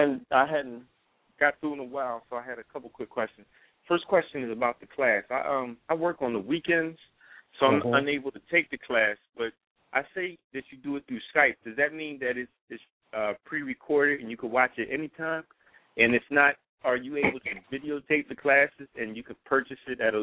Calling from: Philadelphia, Pennsylvania, United States; I'm calling from Philly.

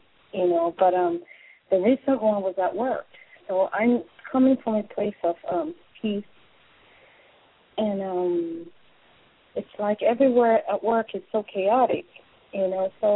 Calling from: New Jersey, United States; I'm calling from New Jersey.

